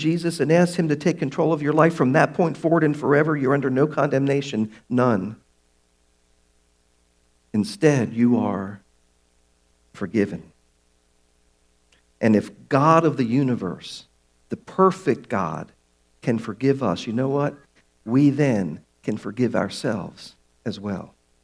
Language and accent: English; Baltimore, Maryland, United States; As you know, I'm from Baltimore. I've been over that bridge.